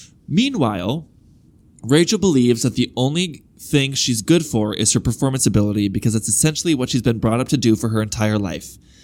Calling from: New South Wales, Australia; I'm emailing you from Gadigal country in Australia.

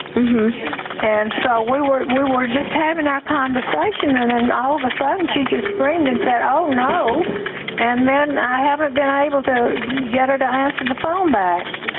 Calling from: Nashville, Tennessee, United States; I'm calling from Nashville, Tennessee.

